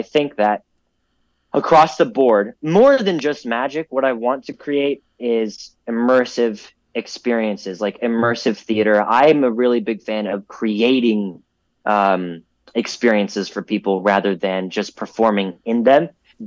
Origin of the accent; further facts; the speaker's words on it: Orlando, Florida, United States; And we always went to Disney because I grew up in Orlando.